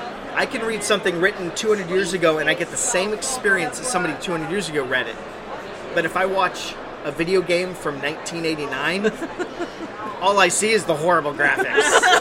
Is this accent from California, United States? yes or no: yes; Santa Clara, California, United States; I'm from the Bay Area. I live right there in the shadow of the new Levi's Stadium. Behind Great America.